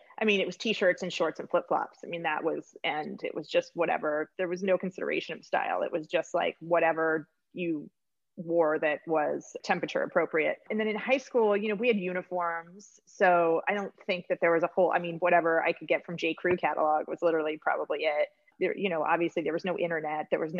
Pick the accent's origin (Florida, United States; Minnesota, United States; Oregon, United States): Florida, United States; Naples; now in San Francisco, United States; I'm originally from Naples, Florida, although my mom's family was always from Napa.